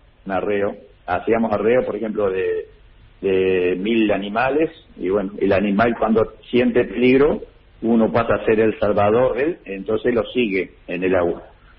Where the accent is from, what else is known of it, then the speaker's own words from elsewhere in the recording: Las Cuevas, Entre Ríos, Argentina; yo soy de Entre Ríos, Las Cuevas, departamento Diamante.